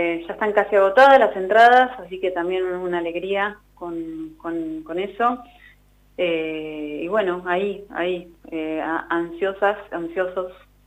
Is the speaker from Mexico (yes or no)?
no; Argentina; Totalmente, es nuestra identidad como argentinos y es nuestra historia también